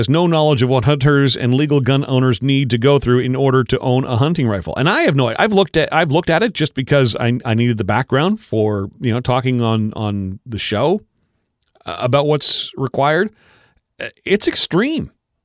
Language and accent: English; Canada; Well, I'm one Canadian who wants that changed back.